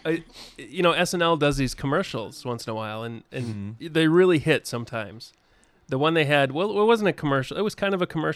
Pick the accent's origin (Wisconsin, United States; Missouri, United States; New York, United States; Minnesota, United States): Minnesota, United States; I am proud of it.